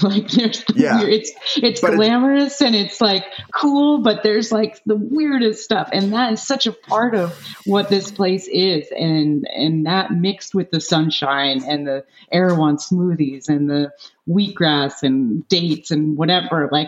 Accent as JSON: {"language": "English", "town": "Shelter Island", "region": "New York", "country": "United States", "tie": "born or raised there", "said": "And like when I was growing up on Shelter Island on the east end of Long Island, all I wanted to do was move to Southern California."}